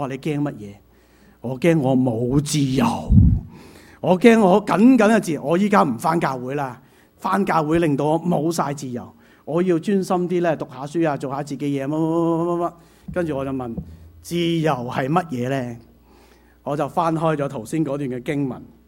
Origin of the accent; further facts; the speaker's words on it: China; now in Canada; 我係中國人，你就我中國話嚇